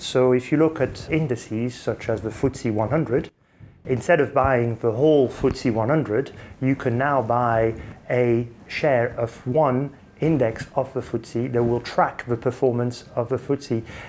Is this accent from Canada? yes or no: no; United Kingdom; accent: French-British; I'd hoped that my accent actually wouldn't give it away, but it does in most cases. I'm half French, half Brit, and I spent most of my educational life in the UK. I went to public school and then I ended up going to university here in London.